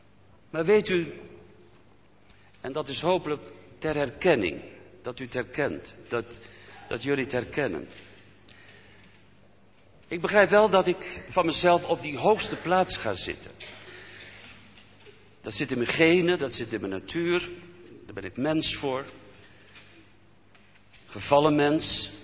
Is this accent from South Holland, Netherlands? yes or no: no; Gelderland, Netherlands; Als Veluwnaar mag ik erbij zeggen dat bij de Veluwnaren dat soms heel moeilijk te zien is wat er van binnen leeft.